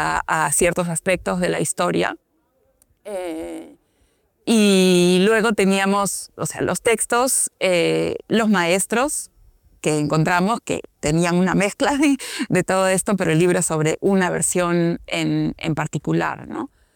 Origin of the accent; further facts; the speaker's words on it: Peru; como muchos peruanos he seguido, digamos, todas las discusiones